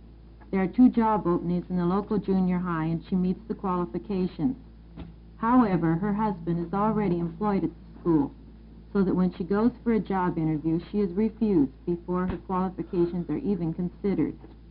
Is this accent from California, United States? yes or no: no; The Dalles, Oregon, United States; I'm here from the Dalles.